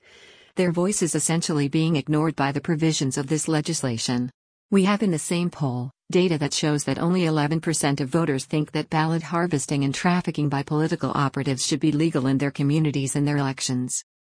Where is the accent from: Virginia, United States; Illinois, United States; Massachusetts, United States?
Virginia, United States; in my home state of Virginia